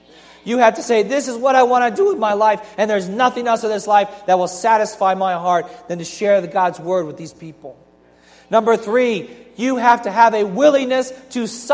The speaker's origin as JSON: {"language": "English", "town": "Detroit", "region": "Michigan", "country": "United States", "tie": "born or raised there", "said": "I grew up in Eastside Detroit."}